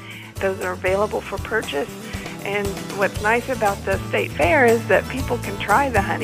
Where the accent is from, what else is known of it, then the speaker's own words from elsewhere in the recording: Kentucky, United States; I'm from Harlan County.